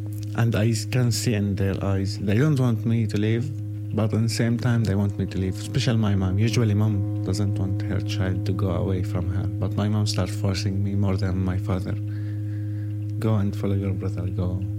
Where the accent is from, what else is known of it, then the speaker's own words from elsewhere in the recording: Syria; English is a second language; now in London, United Kingdom; The adult tell them I'm a refugee. Sometimes I don't tell them I'm from Syria.